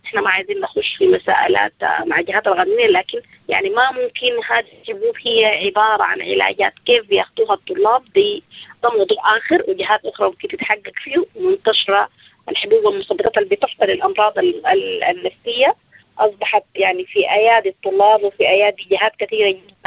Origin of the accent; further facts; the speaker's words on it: Sudan; طيب في الفترة الفاتت كانت معروف عندنا في السودان